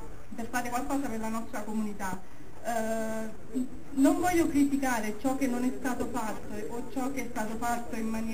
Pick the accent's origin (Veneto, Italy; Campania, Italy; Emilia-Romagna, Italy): Campania, Italy; sono Telesina pura e precisamente chianaiola, perché sono nata e vivo sulla Piana